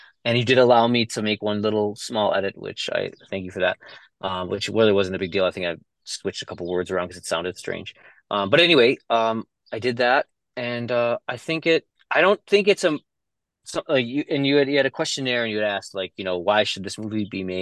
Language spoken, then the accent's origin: English; Midwest, United States; I'm not from New York. I'm a Midwest.